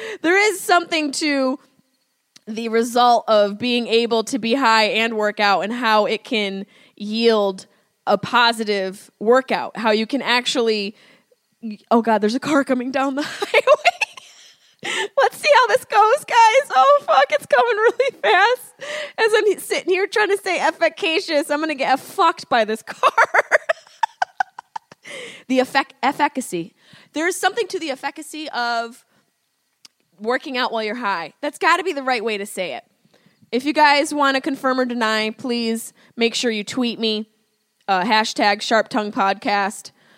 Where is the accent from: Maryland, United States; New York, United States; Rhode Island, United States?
New York, United States; Syracuse; accent: Syracuse; Oh, my Syracuse accent just came out.